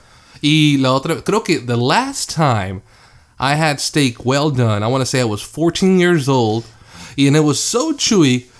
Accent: Mexico; Yo soy mexicano

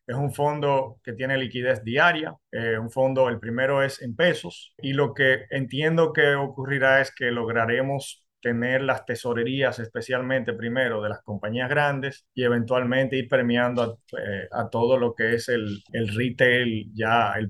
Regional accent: Dominican Republic; O sea, como dominicano puedo decirlo

